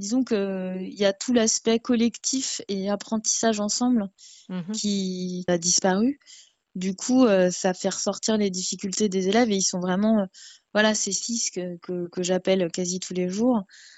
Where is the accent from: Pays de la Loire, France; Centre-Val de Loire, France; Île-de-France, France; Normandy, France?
Île-de-France, France; Paris; Je suis parisienne, mais toutes mes vacances sont à outdoor à la montagne.